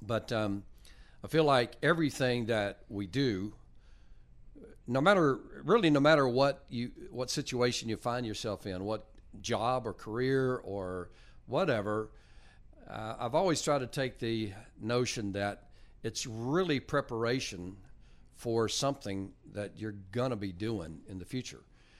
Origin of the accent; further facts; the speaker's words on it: North Carolina, United States; also born or lived in Winchester, Virginia; now in Texas, United States; but I grew up on the West Coast, mostly North Carolina. I was born in Virginia, a town called Winchester, Virginia, where they have statues to me.